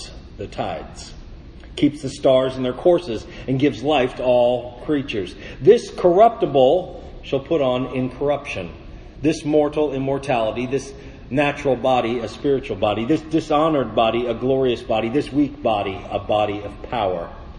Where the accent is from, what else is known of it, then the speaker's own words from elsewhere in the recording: Florida, United States; I grew up in South Florida, and South Florida in the 60s and 70s was racially divided, but by a large geographic dividing point.